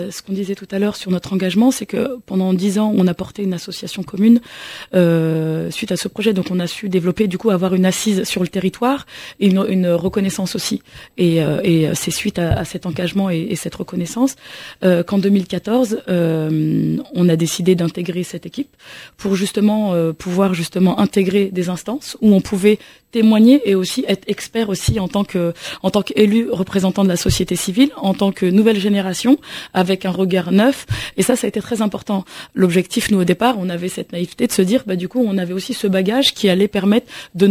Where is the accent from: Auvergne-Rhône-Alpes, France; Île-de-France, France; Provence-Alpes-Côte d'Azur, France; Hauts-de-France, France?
Île-de-France, France; Cergy; je suis née à Cergy, j'ai grandi à Cergy, mes parents ont vécu à Cergy, une vraie cergissoise dans l'âme, c'est le cas de le dire.